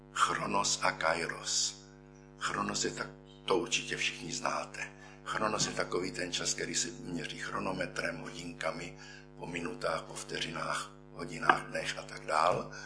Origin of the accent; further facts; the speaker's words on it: Mikulov, South Moravian Region, Czechia; born there; Já jsem se v Mikulově narodil, tady na Jižní Moravě.